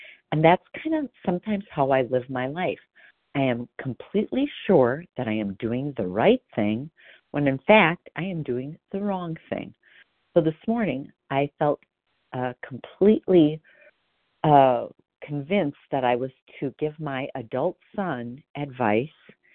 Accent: Wisconsin, United States; I'm from Wisconsin, and it's so good to hear everybody share this morning.

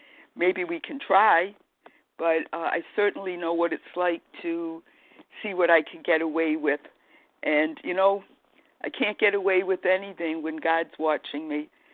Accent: Providence, Rhode Island, United States; I guess because I was born and brought up in Providence, Rhode Island, that word is very familiar to me and means a lot to me.

